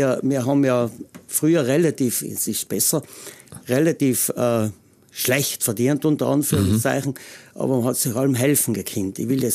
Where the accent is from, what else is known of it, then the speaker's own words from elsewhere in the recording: Trentino-Alto Adige, Italy; also born or lived in Styria, Austria; nachher bin ich natürlich stolz, dass ich ein Ultner bin. Mhm. Weil ich bin ja interessanterweise in der Steiermark geboren.